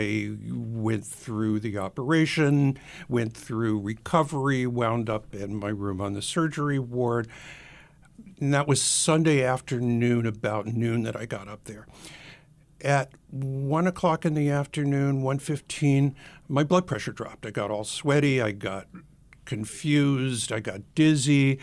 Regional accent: Durham, North Carolina, United States; I grew up in Durham and wound up going to my hometown medical school, which is Duke.

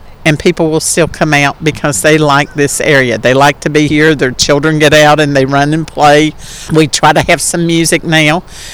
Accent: Gate City, Virginia, United States; In Gate City, Virginia. Uh-huh. I grew up in the country, and Phil is a townie

